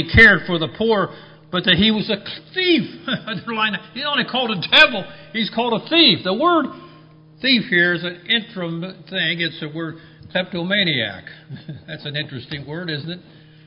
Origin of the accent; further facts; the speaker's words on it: Ohio, United States; now unless you're in Ohio, then it's washed. I'm from Ohio.